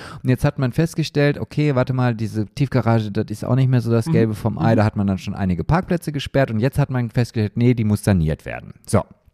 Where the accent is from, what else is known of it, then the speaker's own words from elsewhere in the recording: Oldenburg, Lower Saxony, Germany; ich erzähle dir mal ein Beispiel aus meiner Heimat, aus meinem wunderschönen Oldenburg, ja.